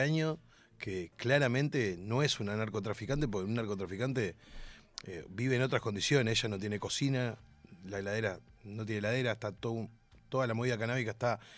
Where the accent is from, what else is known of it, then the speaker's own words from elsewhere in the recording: Uruguay; yo soy de Uruguay.